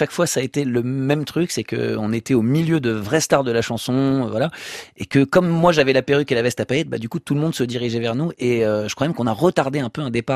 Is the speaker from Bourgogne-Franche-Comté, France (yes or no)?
no; Paris, Île-de-France, France; born there; je suis né en région parisienne. Le village d'origine de mes parents c'est Ghisonaccia, j'ai passé beaucoup de temps là-bas quand j'étais enfant, mais je suis né à Paris.